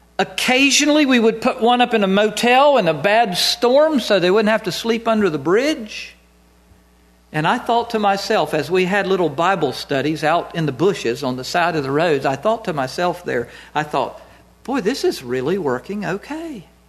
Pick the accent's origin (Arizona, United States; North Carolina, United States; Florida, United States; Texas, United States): North Carolina, United States; Winston-Salem; I grew up in North Carolina, and Winston-Salem, there were some street people.